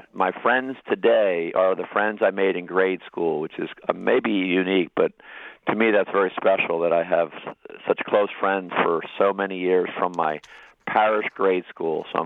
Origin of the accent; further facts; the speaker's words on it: Philadelphia, Pennsylvania, United States; also born or lived in Rochester; So I was born out in Rochester, but I moved back to Philadelphia when I was a year old.